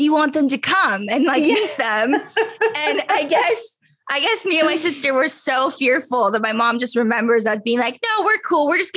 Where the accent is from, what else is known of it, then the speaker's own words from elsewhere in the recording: Encino, California, United States; I grew up in Encino on Louise Avenue.